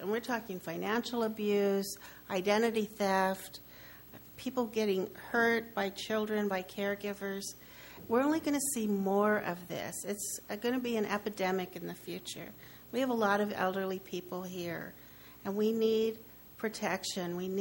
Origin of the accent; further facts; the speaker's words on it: Morro Bay, California, United States; I'm from Morro Bay.